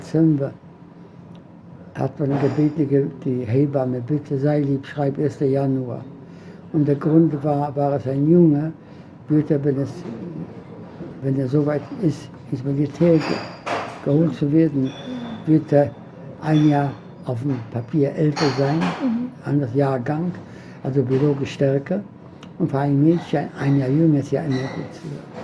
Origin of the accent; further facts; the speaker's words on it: Łódź, Łódź Voivodeship, Poland; born there; hat eine kleine Wäscherei aufgemacht im Zentrum der Stadt Lodz, meine Geburtsstadt.